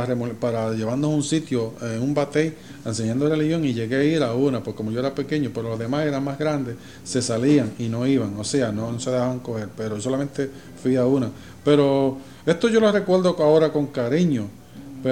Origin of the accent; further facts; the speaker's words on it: Puerto Rico; Me acuerdo de primer gobernador puertorriqueño, Jesús T. Piñero, que era de mi pueblo precisamente, y quiero decirlo aquí con orgullo, que era de mi pueblo, Jesús T. Piñero.